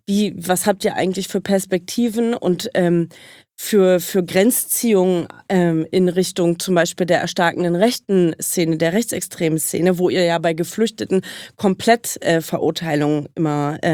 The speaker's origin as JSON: {"language": "German", "region": "Brandenburg", "country": "Germany", "said": "ich komme ja ursprünglich aus Brandenburg"}